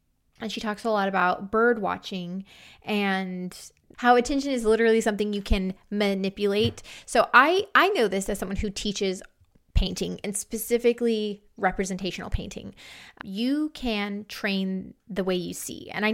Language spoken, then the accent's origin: English; United States; it pointed out a lot of my water, quote unquote, as an American.